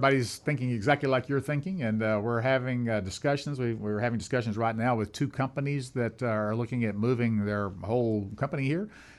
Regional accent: Tennessee, United States; I didn't track a lot of currency rates when I was growing up in Tennessee.

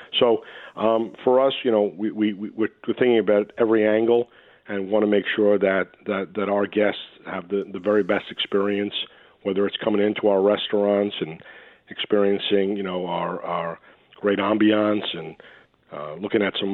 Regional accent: New York, United States; I remember, growing up in the New York area, and if you wanted to get something delivered, your choice was basically pizza.

